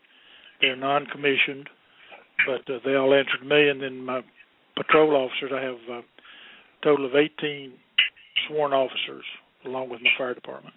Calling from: Hot Springs Village, Arkansas, United States; Okay, I'm calling from Hot Springs Village, Arkansas.

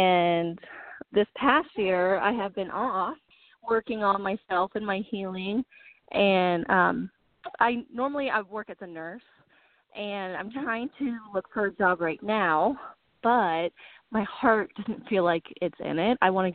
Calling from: North Carolina, United States; I'm from North Carolina.

